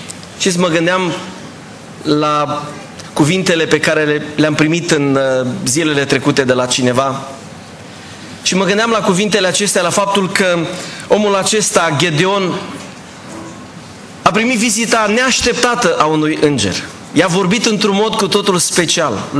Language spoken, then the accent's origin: Romanian; Romania; eu vin din România